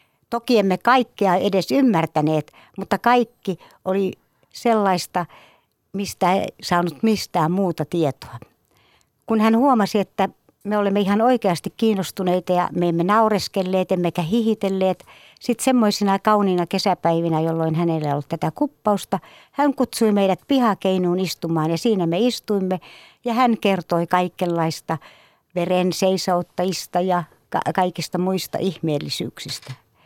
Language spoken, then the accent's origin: Finnish; Imatra, South Karelia, Finland; Kaikki alkoi kotikylässäni Imatralta.